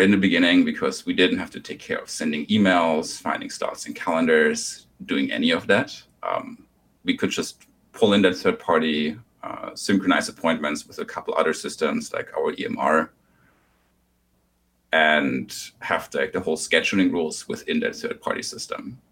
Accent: Germany; English is a second language; now in United States; I'm originally from Germany. You might identify that by my still pretty thick accent. Been in the States for a few years

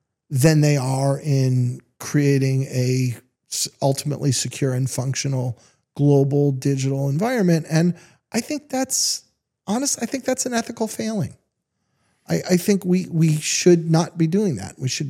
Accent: United States; As an American talking to a Canadian, it's not a joke to a whole lot of us either.

